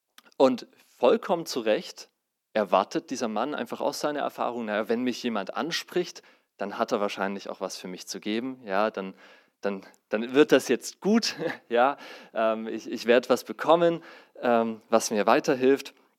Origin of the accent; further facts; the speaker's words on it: Zwickau, Saxony, Germany; Wir sind aus Zwickau.